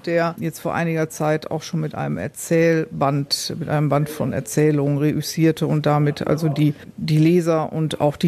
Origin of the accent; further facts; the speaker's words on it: Bonn, North Rhine-Westphalia, Germany; born there; ich bin nämlich in Bonn geboren